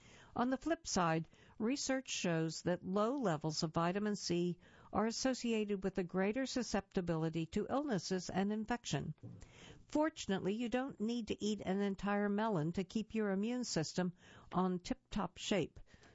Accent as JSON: {"language": "English", "town": "Naperville", "region": "Illinois", "country": "United States", "tie": "born or raised there", "said": "I'm a Naperville guy, running around fighting over the last piece of cake"}